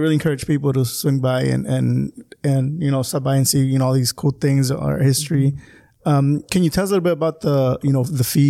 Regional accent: California, United States; I might be from Calexico or you might be from El Centro, but at the end of the day, we're all from Imperial Valley.

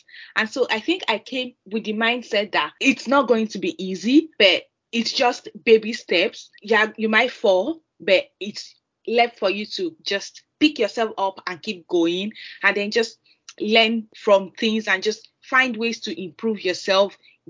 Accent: Nigeria; English is a second language; moved away as an adult; now in United Kingdom; I grew up in Nigeria, had my medical education there. I had practiced in Nigeria as a doctor for about 6 years. And then I migrated to the UK last year. That was in 2021.

